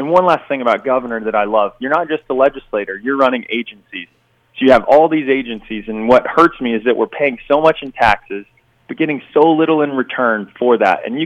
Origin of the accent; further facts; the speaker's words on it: Illinois, United States; also born or lived in California; I mean, if anyone wants to check and look, you can see I'm from Illinois. I've lived here all my life, other than traveling and working to try to create these jobs, you know, other places.